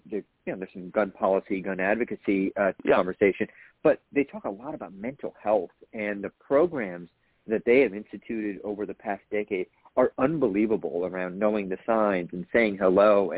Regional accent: New Jersey, United States; now in New York City, United States; I live in New York City with my family, so we started in New York and New Jersey. I'm from North Jersey originally.

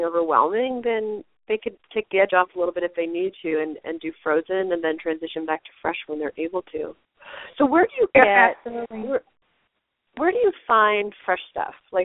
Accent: New York City, New York, United States; I grew up in New York City, so we had concrete everywhere.

